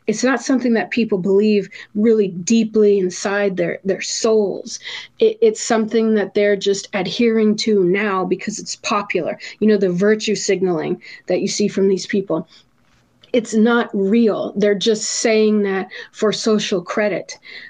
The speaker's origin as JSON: {"language": "English", "town": "Tucson", "region": "Arizona", "country": "United States", "tie": "born or raised there", "said": "I'm from Tucson, so Arizona. And so that was big where I grew up. You know, yeah. I grew up in like a Mexican neighborhood."}